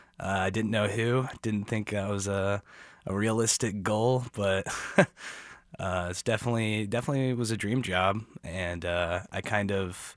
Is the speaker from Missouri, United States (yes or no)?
yes; Kansas City, Missouri, United States; Yeah, I grew up in Kansas City